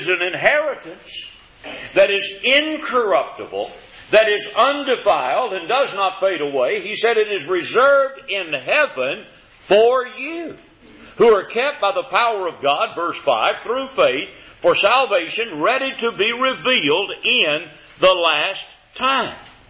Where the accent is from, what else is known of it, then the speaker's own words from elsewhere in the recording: Louisville, Kentucky, United States; You know, I was raised in Louisville, Kentucky. And I can remember as a young man growing up in Louisville